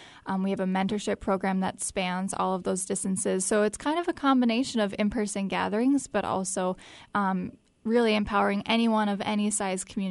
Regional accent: Bismarck, North Dakota, United States; also born or lived in Minneapolis; Yeah, so I grew up in Bismarck. I'm a Bismarck native. And then I went to Minneapolis to study graphic design, and I thought that was going to be my home.

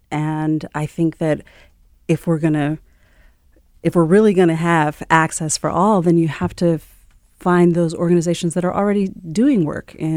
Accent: Southern US, United States; You know, I grew up in the South. I come from, you know, a Black working class family.

